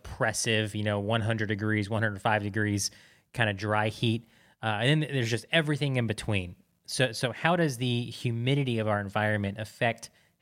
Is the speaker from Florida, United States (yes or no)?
yes; Florida, United States; I grew up in Florida. I get that.